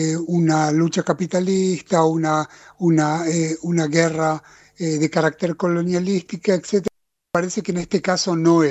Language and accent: Spanish; Argentina; moved away; nosotros como argentinos, yo soy ex argentino, quizás vivo acá 47 años